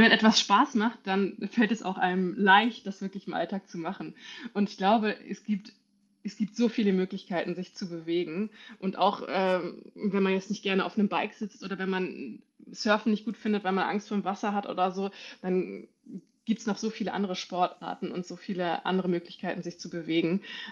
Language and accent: German; Schleswig-Holstein, Germany; born or raised there